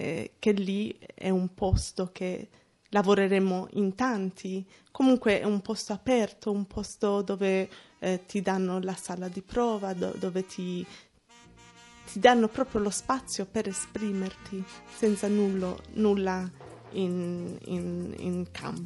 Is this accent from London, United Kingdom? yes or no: yes; London, United Kingdom; sono nata a Londra, in Inghilterra, era comunque quando ero grande che un po' mi sono accorta di avere un colore scura.